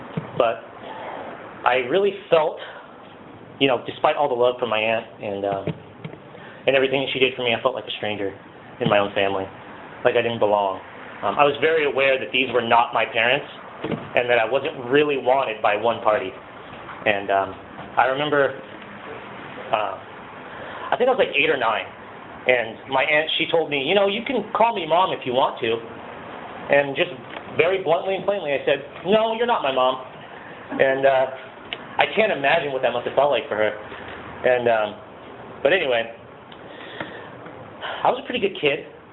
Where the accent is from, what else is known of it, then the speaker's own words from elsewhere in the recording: Santa Maria, California, United States; born there; I was born here in Santa Maria to teenage alcoholic drug addicts.